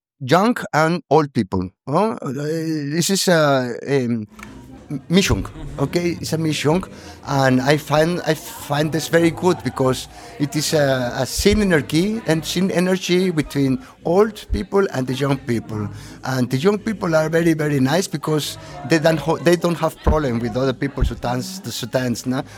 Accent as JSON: {"language": "English", "country": "Guatemala", "second_language": "English", "moved": "yes", "lives_now": "Graz, Austria", "said": "I am from Guatemala, but I am living here in Graz for 40 years"}